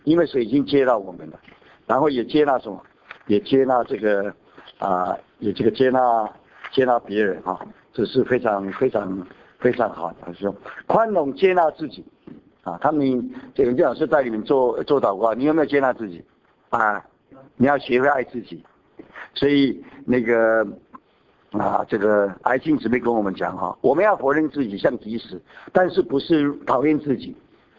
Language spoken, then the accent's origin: Chinese; China; 因为我是中国人嘛，所以比较了解